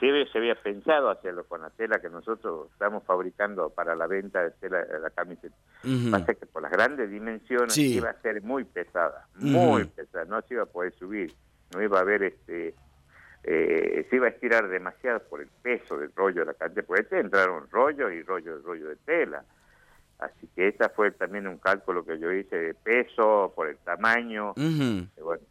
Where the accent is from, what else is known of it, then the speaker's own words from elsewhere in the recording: Salta, Argentina; Yo soy de Salta, soy de la República de Irigoyen.